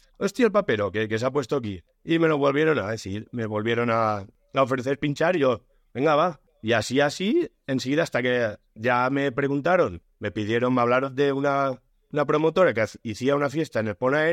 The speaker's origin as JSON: {"language": "Spanish", "town": "Albalat de la Ribera", "region": "Valencian Community", "country": "Spain", "tie": "born or raised there", "said": "pasaron los años y uno de mi pueblo, de Albalá de la Ribera, un amigo mío"}